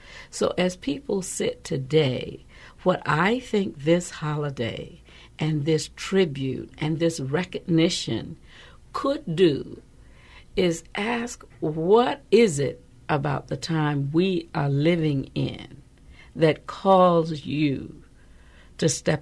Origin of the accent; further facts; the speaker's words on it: Albany, Georgia, United States; As a young black woman growing up in Albany, I had been highly motivated by a number of things.